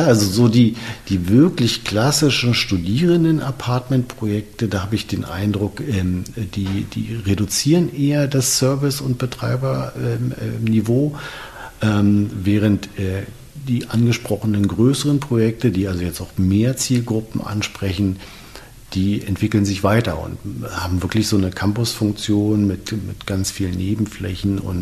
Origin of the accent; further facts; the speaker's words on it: Berlin, Germany; Wir beide als Berliner